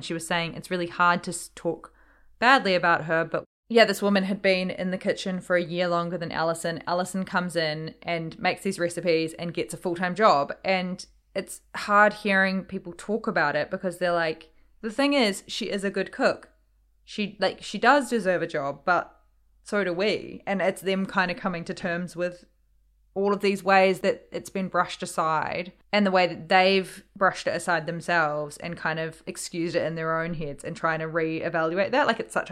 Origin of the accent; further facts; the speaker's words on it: New Zealand; I'd kind of thought about it in terms of growing up in New Zealand